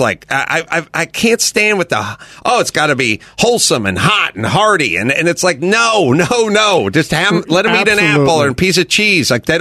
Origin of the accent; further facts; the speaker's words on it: Hollywood, California, United States; I grew up with a sort of hippie mom, and then I grew up in Hollywood, you know.